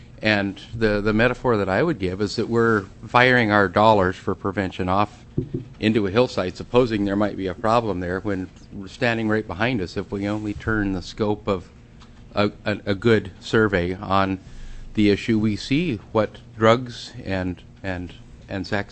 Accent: Sitka, Alaska, United States; I'm from Sitka, and I'd like to testify in favor of this.

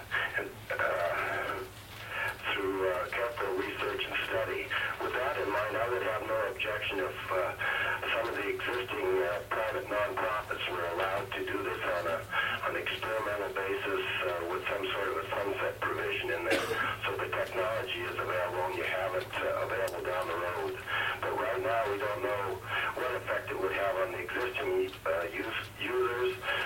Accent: Cordova, Alaska, United States; I'm 48 years old, born and raised in Cordova, Alaska, commercial fisherman.

